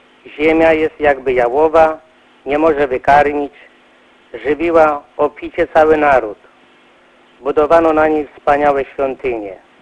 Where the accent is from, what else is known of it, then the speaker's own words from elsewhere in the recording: central Poland, Poland; Sam pochodzę z centralnej Polski, z innych terenów